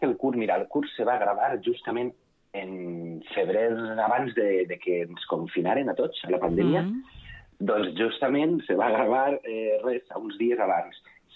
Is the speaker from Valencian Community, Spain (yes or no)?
yes; Vila-real, Valencian Community, Spain; Sí que és veritat que jo soc de Vila-real